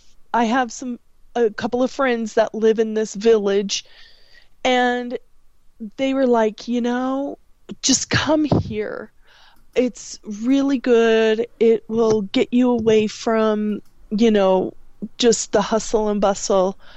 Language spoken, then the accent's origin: English; Provo, Utah, United States; born there; also born or lived in California / Mexico; I grew up in a lot of places, but I was born in Provo, Utah, and I was raised in a lot of places because my mom was a single mom and she liked moving around.